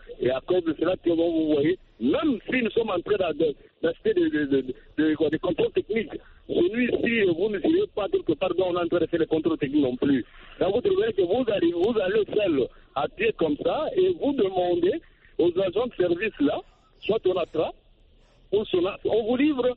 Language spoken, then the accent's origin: French; DR Congo; chez nous en RDC